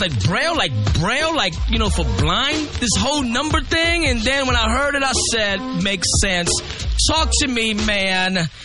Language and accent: English; New York, United States; Understand, I'm from New York, so lyricism, East Coast, Northeast especially